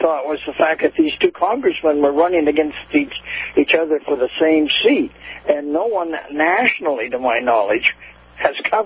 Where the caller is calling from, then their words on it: Jasper, Florida, United States; from Jasper, North Florida.